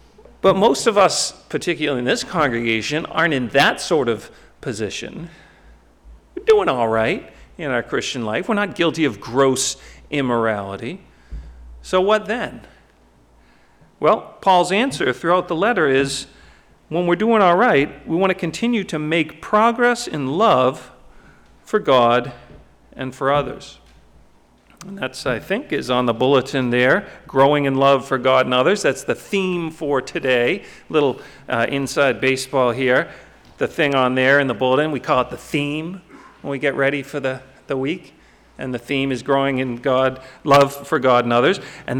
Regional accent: Duxbury, Massachusetts, United States; when I was a camp counselor for a day camp in my hometown of Duxbury

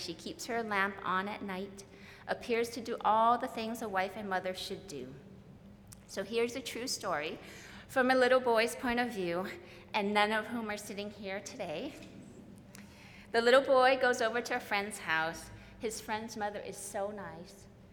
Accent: Hawaii, United States; Growing up in Hawaii, when I came to the mainland, I struggled with answering the question, "How are you?"

